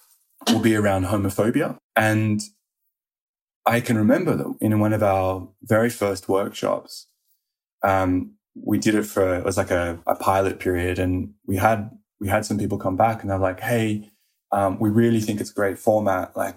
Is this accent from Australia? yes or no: yes; Australia; arriving as an Australian.